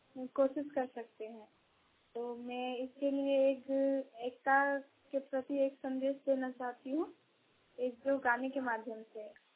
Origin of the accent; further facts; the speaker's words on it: Taranari, Jharkhand, India; झारखंड से हूँ, ग्राम पोस्ट तारानारी जिला बोकारो थाना नवादी से बोल रही हूँ।